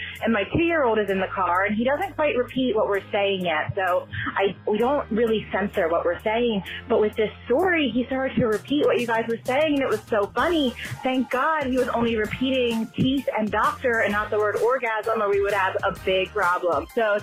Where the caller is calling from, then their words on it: Lansdale, Pennsylvania, United States; I'm calling from Lansdale, Pennsylvania, right outside Philadelphia.